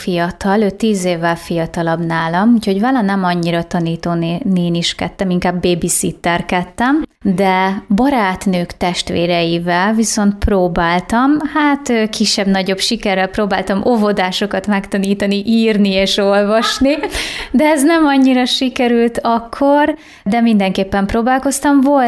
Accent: Érsekcsanád, Bács-Kiskun, Hungary; now in Kiskunhalas, Hungary; Baja mellől egy kis településről származom, Érsekcsanádról, és egy 2 évvel ezelőtt a férjem munkája miatt költöztünk ebbe a városba, Kiskunhalasra.

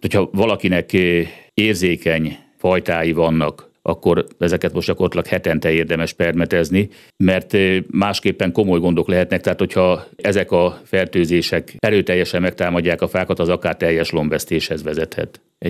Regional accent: Hódmezővásárhely, Csongrád-Csanád, Hungary; gyerekkoromban, Hódmezővásárhely születésű vagyok, legalábbis Hódmezővásárhely környékén tudom

